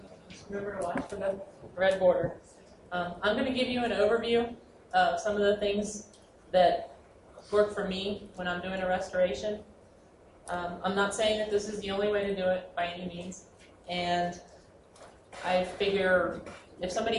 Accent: Cincinnati, Ohio, United States; I'm from Cincinnati, Ohio.

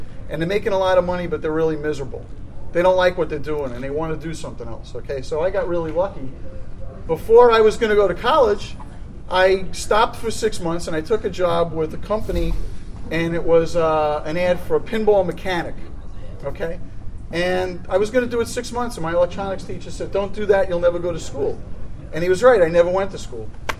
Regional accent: Brooklyn, New York, United States; I'm from Brooklyn. I'm a Brooklyn street operator. I'm Italian.

